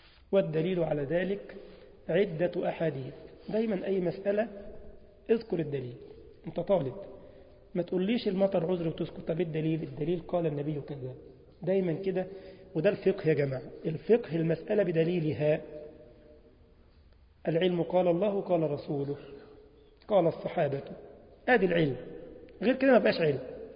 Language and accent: Arabic; Egypt; ما شافوش عندنا في مصر الكلام ده، يعني في مصر يوم ما ترخ عليك رخه كده